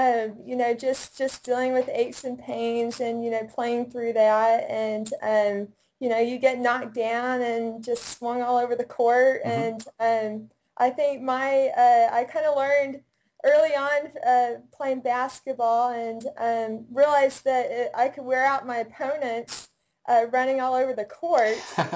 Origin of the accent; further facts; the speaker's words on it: Oklahoma, United States; Yeah, so I grew up in Oklahoma. I'm a born and bred Oklahoman.